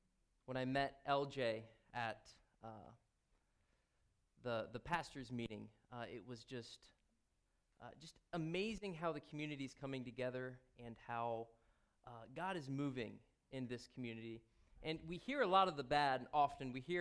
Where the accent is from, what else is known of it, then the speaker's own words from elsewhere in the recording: Mount Vernon, United States; I grew up in Mount Vernon here. I'm homegrown.